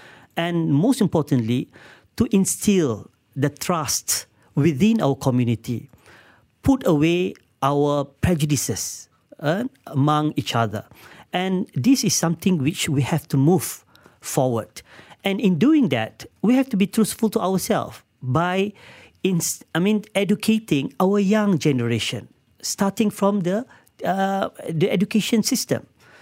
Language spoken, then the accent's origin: English; Petaling Jaya, Selangor, Malaysia; when I was brought up in Petaling Jaya, I have my, classmate of various races.